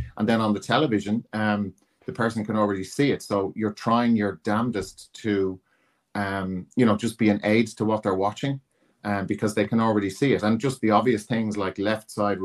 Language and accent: English; Dublin, County Dublin, Ireland; So I grew up in Beaumont, near enough to the hospital.